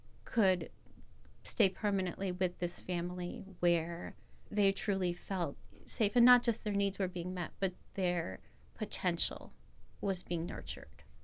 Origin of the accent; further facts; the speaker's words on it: Baltimore, Maryland, United States; I grew up in Baltimore. I saw a lot of people who were struggling and suffering